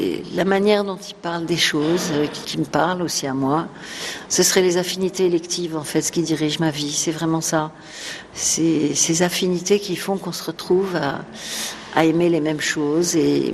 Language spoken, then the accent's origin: French; Versailles, Île-de-France, France; d'être élevée dans le parc de Versailles, puisque je suis née à Versailles, j'allais au parc tout le temps, petite